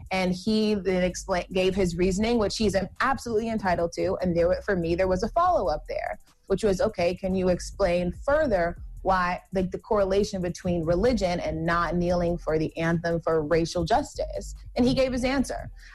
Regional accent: Georgia, United States; I'm from Georgia. Anybody that's from Atlanta or Metro Atlanta has been to Magic City.

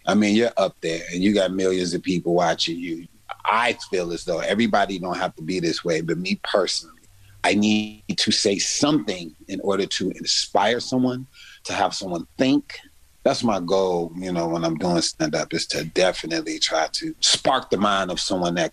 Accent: Chicago, Illinois, United States; I'm from Chicago, so I'm a house head.

